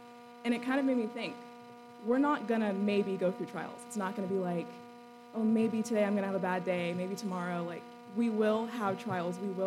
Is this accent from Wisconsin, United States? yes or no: no; Las Vegas, Nevada, United States; So as Dr. Pack said … I'm from Las Vegas.